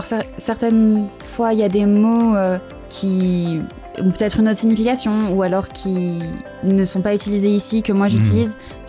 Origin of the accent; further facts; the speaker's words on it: France; moi j'ai grandi donc en France, dans un pays hors de l'Arménie, avec une forte présence de la culture libanaise, mais surtout la culture arménienne. Mes parents sont tous deux arméniens et ont toujours parlé l'arménien à la maison